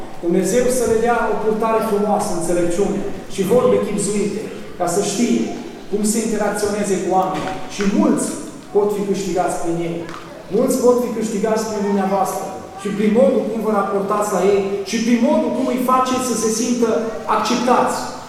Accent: Sighet, Maramureș County, Romania; M-am convertit nu în orașul meu natal, ci undeva în Betleam, în Bistrița Năsăul. Și când m-am întors în Sighet, în localitatea natală, căutam o biserică din care să mă alipesc.

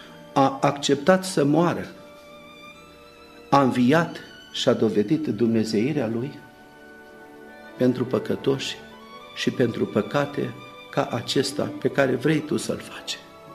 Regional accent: Hunedoara, Hunedoara County, Romania; Am crescut în Ardeal, între unguri, între nemți, am copilărit cu ei, în Hunedoara, acolo am crescut de mic.

